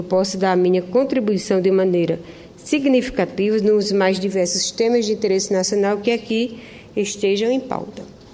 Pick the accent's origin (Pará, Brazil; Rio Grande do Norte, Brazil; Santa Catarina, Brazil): Rio Grande do Norte, Brazil; Caicó; com a minha querida região Seridó e da minha terra natal, Caicó.